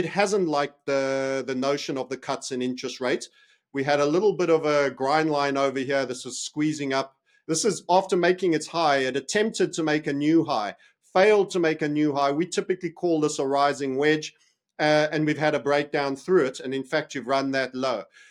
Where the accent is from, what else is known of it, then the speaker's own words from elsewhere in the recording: South Africa; as a South African, I know there's a lot of blood gold being scraped out the ground